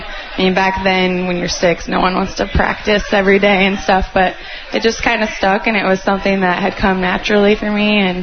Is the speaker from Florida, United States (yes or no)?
no; Winterset, Iowa, United States; I'm a senior from Winterset, Iowa.